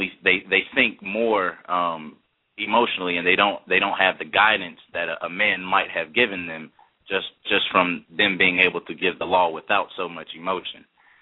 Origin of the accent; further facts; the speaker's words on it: Memphis, Tennessee, United States; I always tell people, they're like, where are you from? I say, Memphis.